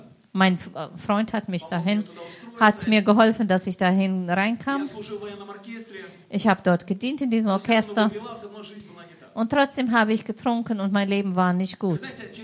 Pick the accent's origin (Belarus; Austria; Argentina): Belarus; Ich bin aus Weißrussland und freue mich.